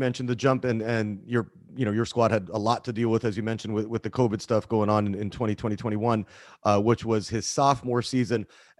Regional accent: British Columbia, Canada; I'm Canadian from the same place that Steve Nash came from.

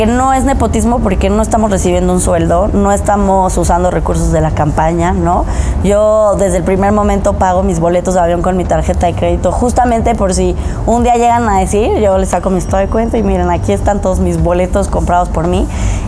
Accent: Mexico City, Mexico; Y yo que soy chilanga, pues lo veo, aquí está imposible salirte de casa de tus papás

